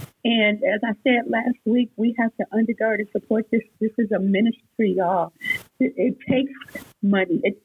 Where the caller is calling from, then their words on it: Houston, Texas, United States; I'm tapping in from Houston, Texas.